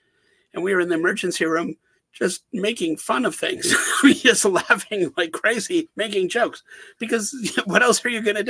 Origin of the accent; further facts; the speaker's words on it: United States; I mean, you know, we always focus, you know, I'm American, so I focus on the United States